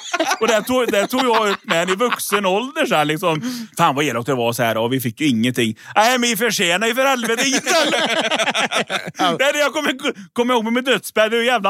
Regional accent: Uvre, Västra Götaland County, Sweden; born there; Jag är född i Uvre, det är mellan Järpås och Härjeva.

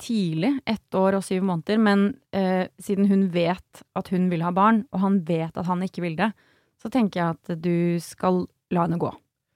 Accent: Bærum, Akershus, Norway; Jeg er fra Bærum, skjønner du?

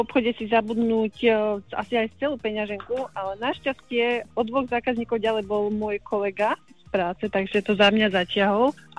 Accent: Žilina, Žilina Region, Slovakia; Som zo Žiliny, áno.

